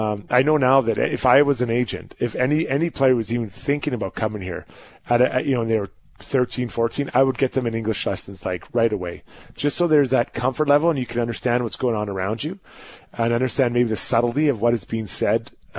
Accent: Edmonton, Alberta, Canada; You know, now, you got to remember, I was from Edmonton.

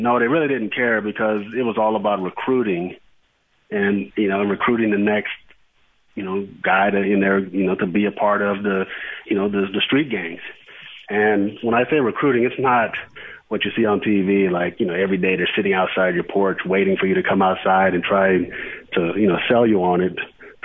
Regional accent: Compton, California, United States; when I go back to, my childhood and growing up, in Compton and in the L.A. area, I lived in the housing projects that was, probably one of the roughest projects that, that in North America.

